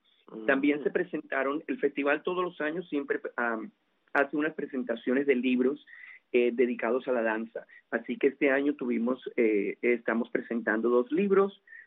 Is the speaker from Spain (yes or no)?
no; Colombia; now in Miami, United States; yo soy colombiano, pero igual llevo 30 años en Miami, un poco más de 30 años viviendo aquí en Miami.